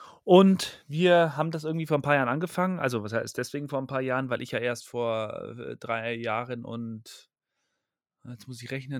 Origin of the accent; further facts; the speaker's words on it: Bavaria, Germany; Wetter ist jetzt auch nicht so prickelnd, aber da muss man einfach durch, auch als Bayer und als Mann.